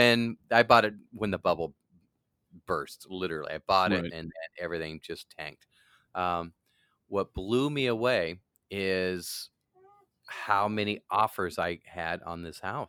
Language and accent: English; Kansas City, Missouri, United States; born there; I was born in Kansas City, Missouri.